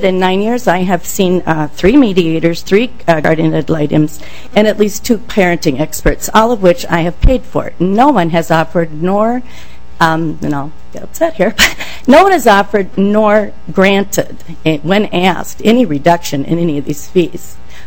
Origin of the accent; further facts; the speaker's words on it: St. Paul, Minnesota, United States; I am from St. Paul.